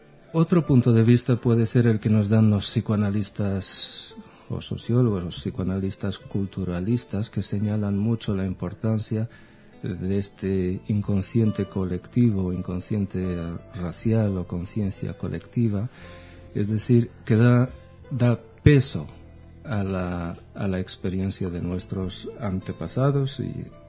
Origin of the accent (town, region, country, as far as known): Israel; born or raised there; accent: a strange mix; moved away as an adult; also born or lived in Lisbon, Portugal; now in Madrid, Spain